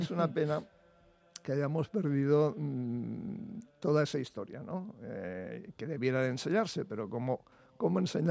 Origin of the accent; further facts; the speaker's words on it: Spain; son los que tienen que elevar en nuestra moral, como españoles.